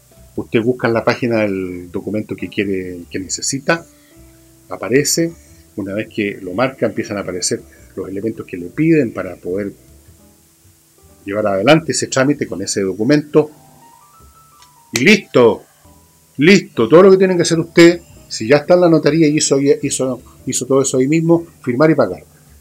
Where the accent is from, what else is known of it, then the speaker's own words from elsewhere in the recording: Chile; todos somos chilenos simplemente, perdónenme, y todos somos originarios de alguna parte si es por eso. Hoy yo podría pedir una cuota entonces para los que tenemos una ascendencia por un lado francesa